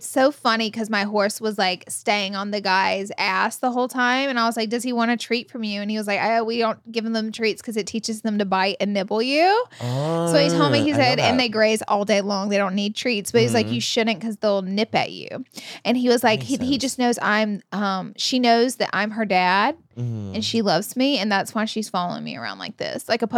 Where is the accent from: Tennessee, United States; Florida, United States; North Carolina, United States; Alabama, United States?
Alabama, United States; Someone said they're surprised I haven't because I'm from Alabama.